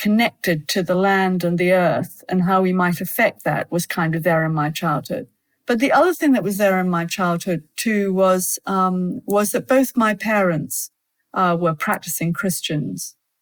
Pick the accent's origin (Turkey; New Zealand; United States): New Zealand; Well, I grew up in New Zealand